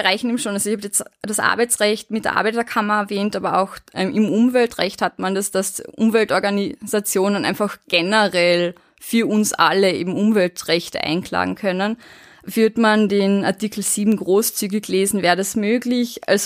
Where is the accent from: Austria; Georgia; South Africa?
Austria; Eberndorf, Carinthia; Ich musste dann mal halt eine von meiner Heimatgemeinde Eberndorf-Dobola war es, die sehr wohl eine zweisprachige Gemeinde hat, eben holen.